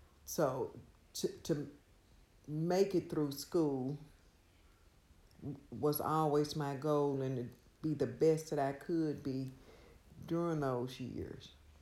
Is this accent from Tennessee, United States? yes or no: yes; Memphis, Tennessee, United States; I grew up in Memphis. Most of my life I lived in Chicago, Illinois during my teenage years. About five consecutive summers that I would spend there.